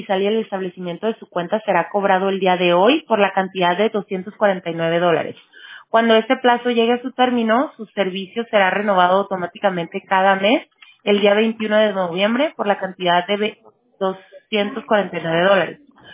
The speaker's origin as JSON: {"language": "Spanish", "town": "Tijuana", "region": "Baja California", "country": "Mexico", "tie": "born or raised there", "also_born_or_lived": "Mexicali", "said": "La verdad crecí en Tijuana. Pero sí debo de decir que mi nacimiento..."}